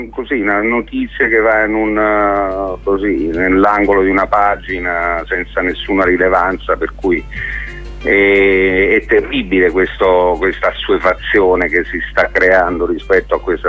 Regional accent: Basilicata, Italy; Poi io sono lucano

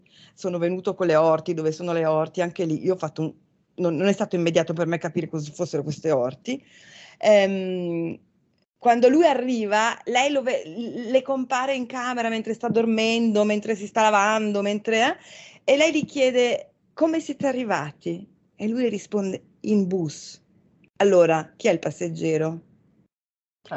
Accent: Switzerland; perché io in realtà sono svizzera d'origine, quindi a un festival di letteratura qua in Svizzera italiana

